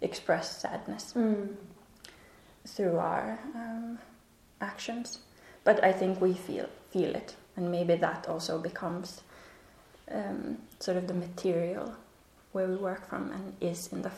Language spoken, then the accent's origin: English; Finland; English is a second language; now in Copenhagen, Denmark; So I'm originally from Finland, and I started my dancing there, yet it kind of became much more sort of official and concrete when I moved to Copenhagen.